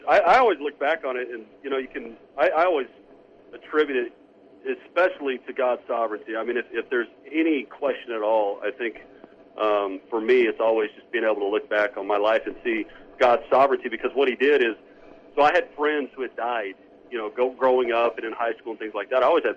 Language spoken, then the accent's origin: English; New Mexico, United States; I grew up in New Mexico, always had a burden for New Mexico. And I actually grew up on the other side of New Mexico from where the Navajo Reservation is.